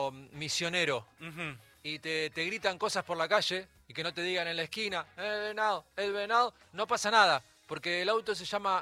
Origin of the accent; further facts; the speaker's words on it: Argentina; Como argentinos.